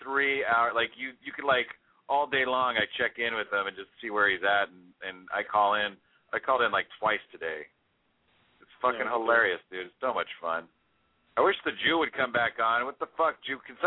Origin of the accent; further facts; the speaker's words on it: California, United States; He thinks I'm gay because I say I'm from the Bay.